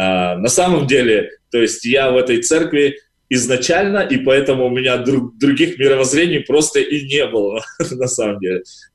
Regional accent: Kazakhstan; я так раньше и думал, что я мусульманин только потому, что я казах.

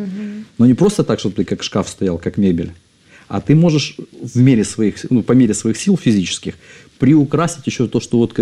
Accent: Tiraspol, Transnistria, Moldova; Потому что я родом сам из Тирасполя, это Приднестровье, это рядом с Одессой практически, 100 километров буквально

